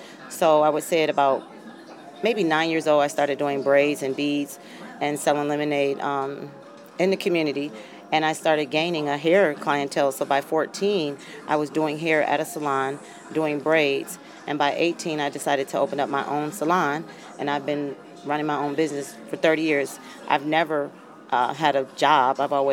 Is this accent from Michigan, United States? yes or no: yes; Detroit, Michigan, United States; ladies that came from, like, the drugs and the street crime and all the negative things that comes with growing up in Detroit, but I don't use it as a stigma.